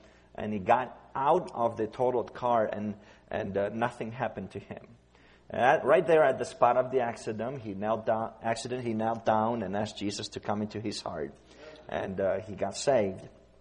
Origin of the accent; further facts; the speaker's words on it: Romania; born there; English is a second language; I was born in Romania in 1974 when the country was under communism.